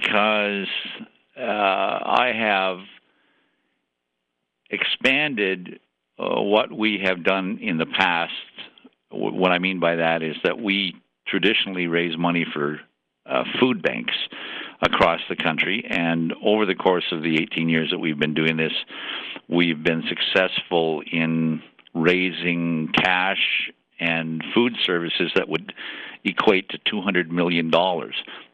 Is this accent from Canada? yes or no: yes; Canada; it strikes me that I have a responsibility as Canadian first and foremost, as a human being probably before that, but a Canadian to do what